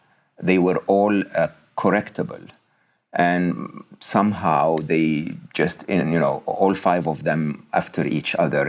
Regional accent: Egypt; young and growing up in Egypt and didn't have much

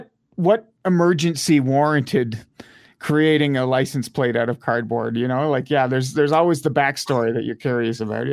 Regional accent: Elmont, Ontario, Canada; I'm from Elmont, Ontario, small town, 4,000 people

